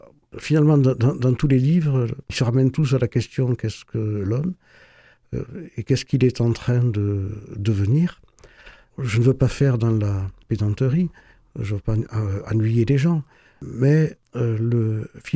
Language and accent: French; Occitanie, France; born there; c'est ma compatriote ariégeoise, puisque je suis né dans le Couserans